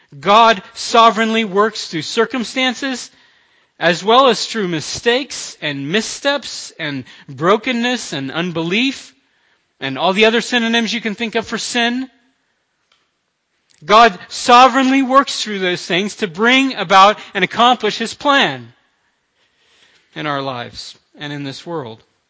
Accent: Florida, United States; I mean, I'm from Florida. I know what these lightning storms are like.

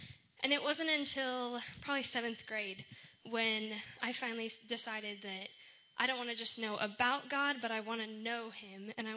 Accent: Dickinson, North Dakota, United States; I'm from Dickinson, North Dakota, which is up north where there's snow on the ground right now.

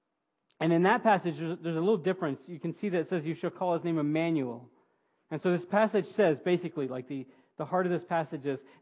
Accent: Florida, United States; if you don't know this, I'm from Florida, and Florida is the terrain.

